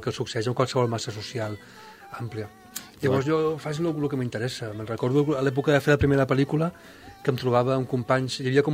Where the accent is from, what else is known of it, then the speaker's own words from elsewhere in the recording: Banyoles, Catalonia, Spain; els dos som de Banyoles i som del mateix any. Llavors anàvem junts a la guarderia.